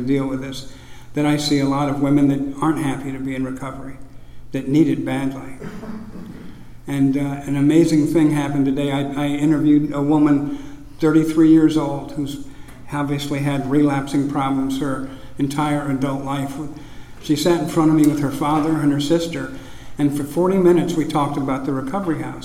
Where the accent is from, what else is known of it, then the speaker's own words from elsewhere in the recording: Iowa, United States; I was raised in Northwest Iowa, in a small town.